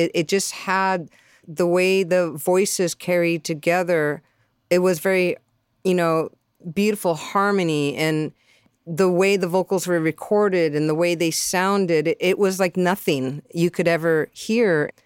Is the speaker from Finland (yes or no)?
no; San Diego, California, United States; For me, I was raised in San Diego and, you know, my brothers were surfing.